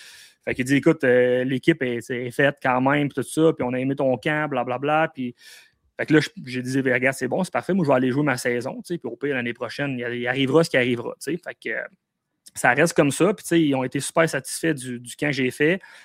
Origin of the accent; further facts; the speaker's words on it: Quebec, Canada; Puis on s'entend que je viens de l'Abitibi. Fait que du monde, des connaissances dans le coin de Montréal, j'en avais pas.